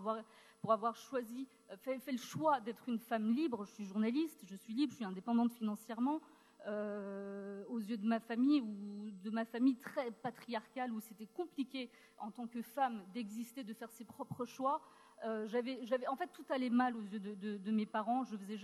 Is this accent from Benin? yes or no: no; Strasbourg, Grand Est, France; Nous avons grandi tous les deux dans une cité pauvre de Strasbourg. Lui venait du Neuf, et moi, je venais de Cronenbourg.